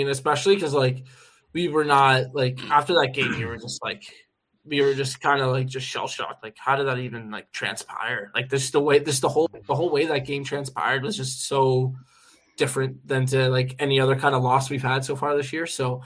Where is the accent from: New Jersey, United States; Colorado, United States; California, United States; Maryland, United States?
New Jersey, United States; It's funny because I'm from New Jersey, the state of New Jersey, and when I went to Orlando, I think I saw more New Jersey license plates than I do back home.